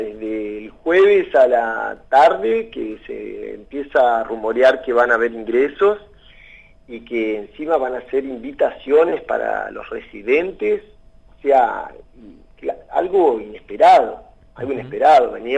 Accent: Neuquén, Argentina; moved away as an adult; also born or lived in Roca / Buenos Aires; now in Brazil; Bueno, estudié y hice toda mi adolescencia en Neuquén. Me fui a estudiar 2 años a Roca, después pasé por Buenos Aires, estudié comunicación social. Ajá. Y desde 2013 estoy en prácticamente directo en Río de Janeiro.

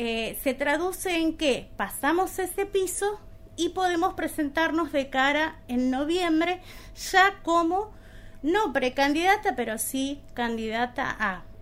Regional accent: San Miguel de Tucumán, Tucumán, Argentina; born there; moved away as an adult; Yo soy nacida en Tucumán, en Capital, y decidí salir de ahí

